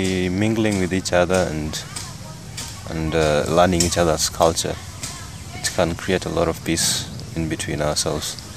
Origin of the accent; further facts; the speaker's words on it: Kenya; now in India; I'm from Kenya.